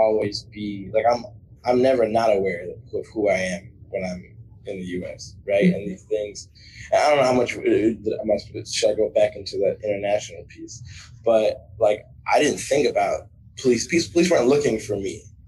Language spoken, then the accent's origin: English; Chicago, Illinois, United States; is like you say, where are you from? Chicago.